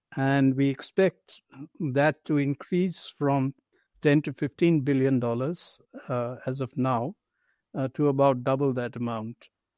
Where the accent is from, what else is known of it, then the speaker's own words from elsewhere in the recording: India; And let me add, as an Indian diplomat, that you mentioned reliance on Russian equipment.